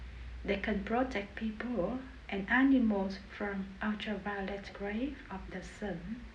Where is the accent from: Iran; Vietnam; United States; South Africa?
Vietnam; English is a second language; now in London, United Kingdom; I'm from Vietnam. I came to the UK alone and live in London more than 10 years.